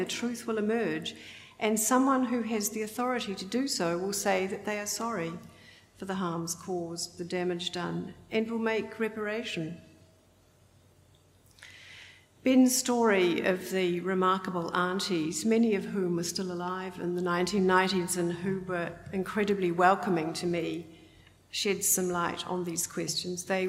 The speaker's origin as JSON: {"language": "English", "town": "Whanganui", "region": "Manawatū-Whanganui", "country": "New Zealand", "tie": "born or raised there", "said": "I knew nothing of its history, even though I grew up in Whanganui."}